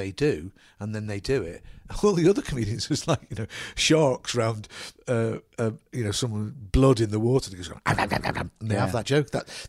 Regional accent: Liverpool, North West England, United Kingdom; where I was brought up in Liverpool, it's on the seashore, so... Mm. It's called Waterloo, but it goes into Crosby, which is just, it's called Crosby Beach.

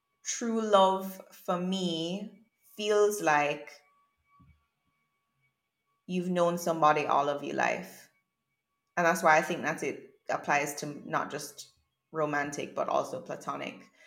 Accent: Jamaica; And maybe that's as a result of growing up in Jamaica. Maybe it's because I didn't grow up in a white majority country.

